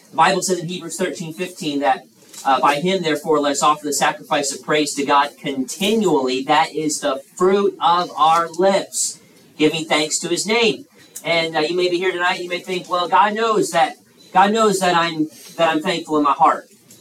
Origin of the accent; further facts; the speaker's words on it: Illinois, United States; So I grew up in Illinois, and I enjoy watching baseball, and I'm a Chicago Cubs fan.